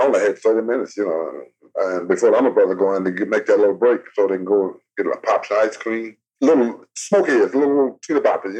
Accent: Mississippi, United States; born there; now in Chicago, United States; I was born in Mississippi, man, and I had a damn home. I didn't own nothing down there.

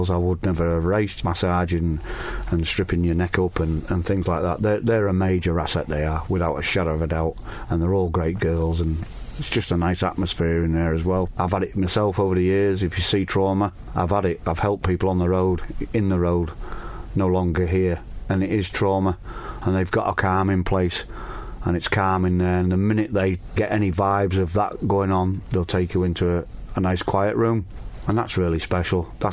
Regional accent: Yorkshire and the Humber, United Kingdom; I'm just a Yorkshireman, and that's how it is.

